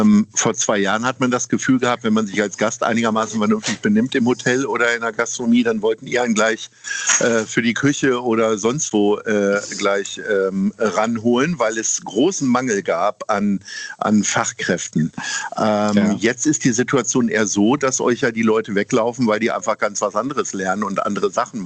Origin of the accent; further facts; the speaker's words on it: Lower Saxony, Germany; ich bin Niedersachse